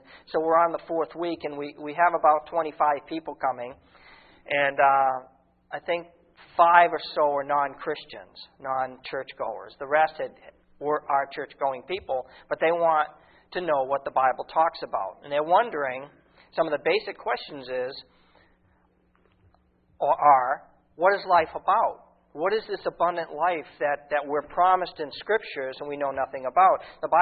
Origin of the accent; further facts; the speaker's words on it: Hudson, United States; Now, I grew up here in the States. I grew up right over here in Hudson.